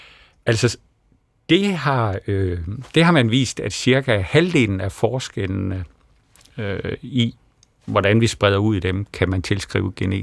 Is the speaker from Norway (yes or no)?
no; West Jutland, Denmark; Nu er jeg jo vestjyde